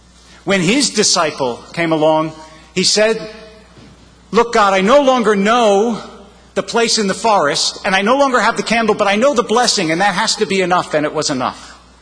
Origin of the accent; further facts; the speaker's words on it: Philadelphia, Pennsylvania, United States; who hails from my hometown of Philadelphia